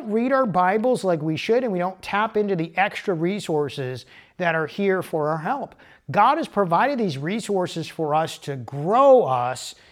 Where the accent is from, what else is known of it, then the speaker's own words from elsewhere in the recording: Michigan, United States; So simply because I'm from Michigan and every year on Labor Day, the cider mills open for the season